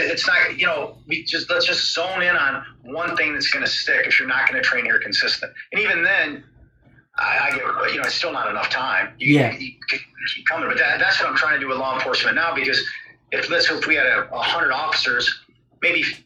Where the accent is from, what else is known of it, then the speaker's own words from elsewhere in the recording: Monroe, United States; So growing up in Monroe, again, I mentioned it started like a super small town.